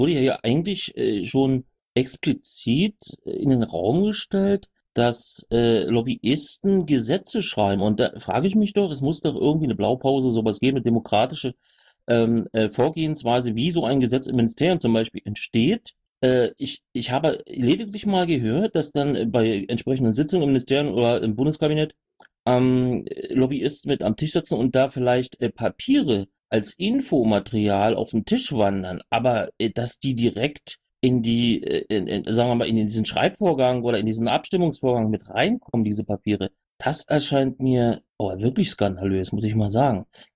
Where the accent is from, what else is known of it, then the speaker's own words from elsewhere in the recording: Brandenburg, Germany; Ja, hallo, ich komme aus Brandenburg.